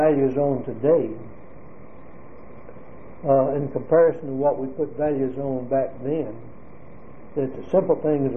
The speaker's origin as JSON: {"language": "English", "town": "Jacksonville", "region": "Florida", "country": "United States", "tie": "born there", "said": "I was born in Jacksonville, Florida, June 5, 1921, Duval County, Florida."}